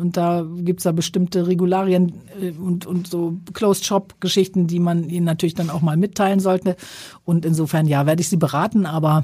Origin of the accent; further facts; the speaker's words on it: Sylt, Schleswig-Holstein, Germany; Das ist für mich meine Heimat, dieser Strandübergang Seestraße.